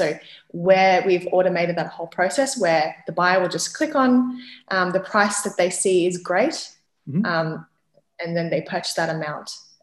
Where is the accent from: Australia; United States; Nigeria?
Australia; because as we've seen as Australian consumers of crypto, sometimes your bank account does get shut down